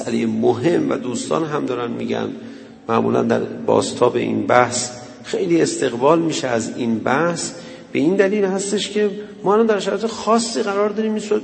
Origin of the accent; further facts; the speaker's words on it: Tehran, Tehran Province, Iran; من یادم بچگی تو همین تهران یکی از مسائلی که مثلا جز مسائل روزمره بود